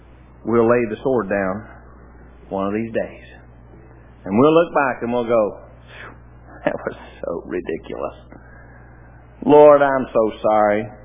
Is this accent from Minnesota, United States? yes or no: no; West Virginia, United States; I mean, I'm a hillbilly from West Virginia. I didn't know what an acronym was.